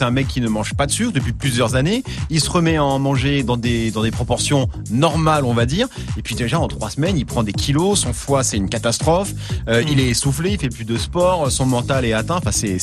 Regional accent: France; Même en tant que Français

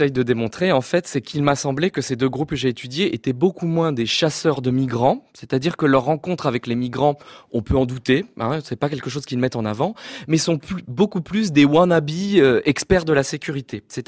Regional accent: France; je suis un petit Français

